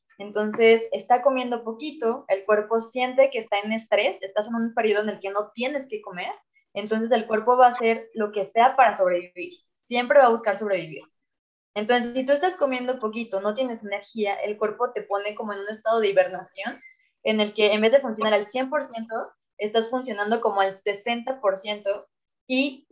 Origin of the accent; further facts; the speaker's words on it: Mexico; lo que nosotros como mexicanos, como personas hacemos